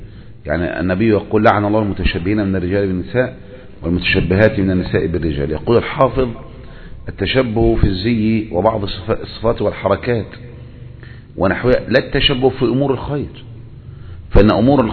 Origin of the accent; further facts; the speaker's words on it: Egypt; وعندنا في مصر